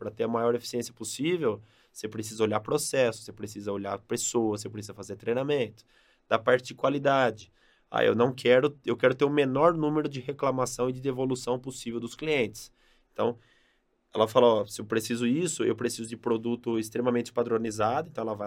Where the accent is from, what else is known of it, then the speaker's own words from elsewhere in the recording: Brazil; eu como comunicação e empreendedorismo também, como brasileiro não podia deixar